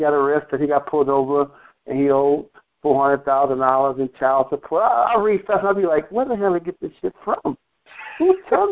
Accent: Texas, United States; What high school you went to, or what area you're from, you know?

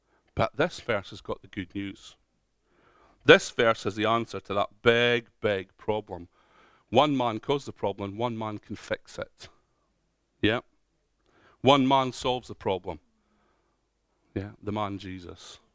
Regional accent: Scotland, United Kingdom; I was born in Scotland. I've got a Scottish dad. I'm Scottish.

